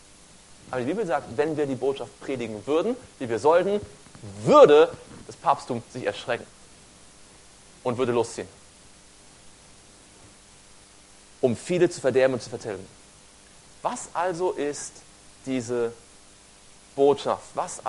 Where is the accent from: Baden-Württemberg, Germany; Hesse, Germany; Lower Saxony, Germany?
Baden-Württemberg, Germany; Stuttgart; Ich wohne in Stuttgart. … Stuttgart ist mein Heimatort.